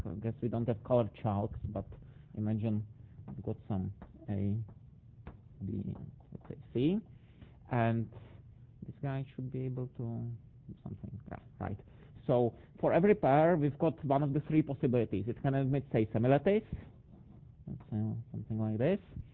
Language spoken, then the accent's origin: English; Prague, Czechia; from Prague.